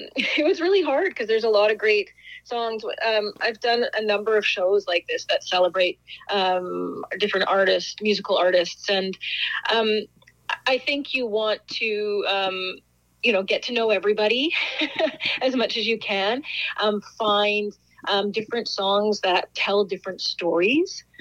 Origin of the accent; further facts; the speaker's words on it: Canada; So highlighting the Canadian contribution and to that was really important to me as a Canadian.